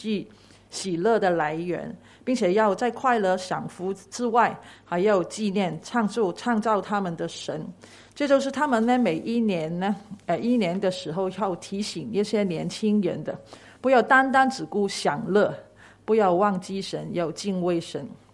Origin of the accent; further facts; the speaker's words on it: Hong Kong